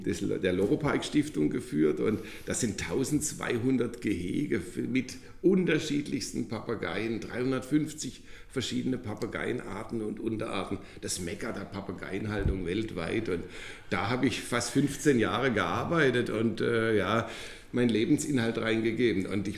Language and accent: German; Baden-Württemberg, Germany; Ich komme ja aus dem Schwarzwald, das ist auch ein ganz schönes Mittelgebirge, für uns zumindest hier.